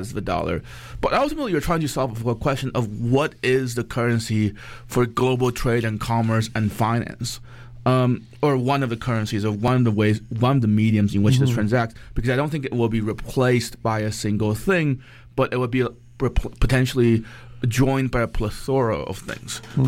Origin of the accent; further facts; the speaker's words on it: Canada; as a Canadian person, as a Canadian national, I do try and keep some emotional distance from this